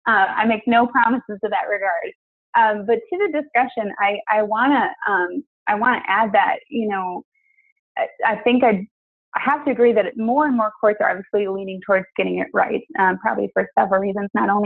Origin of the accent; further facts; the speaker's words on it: Minneapolis, Minnesota, United States; But and I'm from Minneapolis.